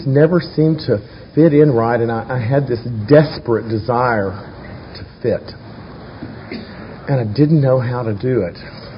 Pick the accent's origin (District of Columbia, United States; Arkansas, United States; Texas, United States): Texas, United States; Fort Worth; I grew up in Fort Worth, Texas. I was born in 1947.